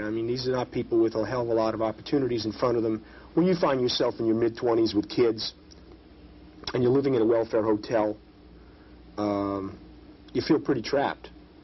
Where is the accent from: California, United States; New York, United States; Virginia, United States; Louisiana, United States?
New York, United States; Brooklyn; Well, I grew up in the Bayreuth section of Brooklyn.